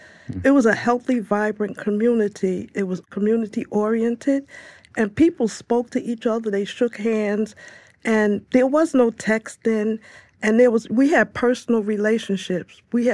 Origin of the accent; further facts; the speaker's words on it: Staten Island, New York, United States; I was born and raised on Staten Island. So for me, it's home and it's very personal. Mm. And I've been here all my life, so all I know is Staten Island.